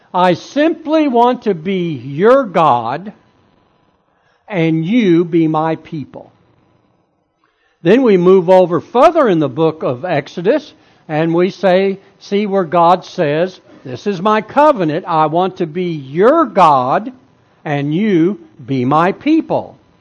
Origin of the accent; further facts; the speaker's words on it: Texas, United States; I'm from Texas. So I get very easily confused.